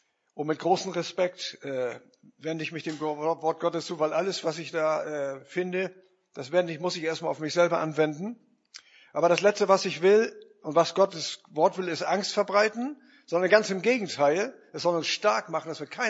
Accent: Lauenburg, Schleswig-Holstein, Germany; Lauenburg, das ist ja meine Heimatstadt hier

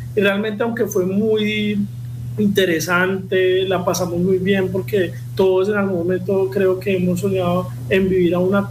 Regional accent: Colombia; born there; aquí fue la ciudad donde yo nací y está buena parte de mi familia.

